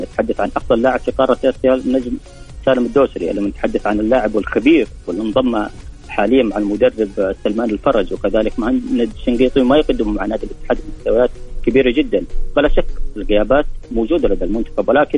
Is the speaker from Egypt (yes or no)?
no; Saudi Arabia; وهذا الأمر بالنسبة لنا اليوم إحنا كسعوديين شيء يسعدنا